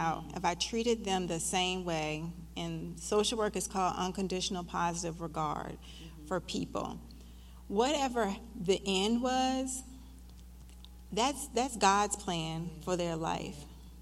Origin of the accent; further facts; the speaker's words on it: Varina, Virginia, United States; I grew up in Verina, and I'm like, I've got to go in the inner city.